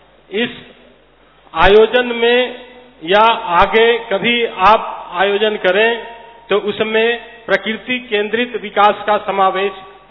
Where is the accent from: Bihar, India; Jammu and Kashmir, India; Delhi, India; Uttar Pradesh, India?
Bihar, India; Patna; पटना से आया हूँ.